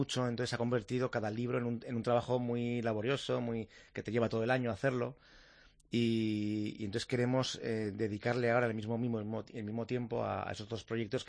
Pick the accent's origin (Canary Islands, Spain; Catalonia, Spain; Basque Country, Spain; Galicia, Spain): Basque Country, Spain; Bilbao; somos de Bilbao